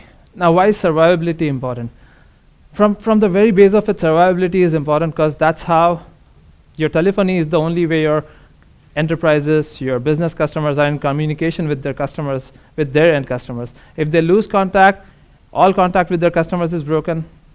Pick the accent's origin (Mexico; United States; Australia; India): India; I come from India, where mobile penetration is really high.